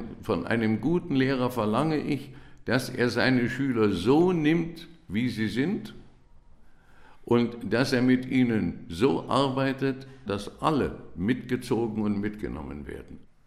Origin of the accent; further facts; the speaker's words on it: Wroclaw, Lower Silesian Voivodeship, Poland; born there; moved away; Ich bin geboren in Breslau, das ist heute Wroclaw, das war also in Schlesien, und bin 1945 hierher gekommen.